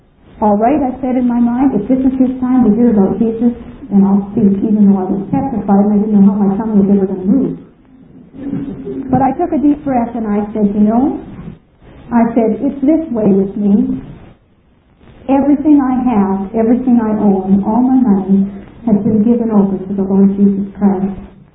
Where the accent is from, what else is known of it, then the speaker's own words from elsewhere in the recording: Canada; I'm from Canada. I don't know nothing about martinis and violets. And, you know, some of you others, maybe you're more used to it, but I come from a small town nestled in the mountains where nobody even bothers to lock their doors hardly.